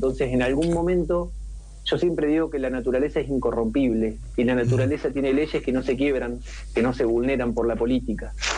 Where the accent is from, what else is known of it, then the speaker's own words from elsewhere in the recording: Tandil, Buenos Aires Province, Argentina; now in Chilecito, Argentina; Yo cuando me vine a vivir en el 2014 acá a Chilecito, yo soy originalmente de Tandil y estudié en la Universidad Pública en Tandil y pude hacer después mi doctorado en La Plata, con beca de CONICET.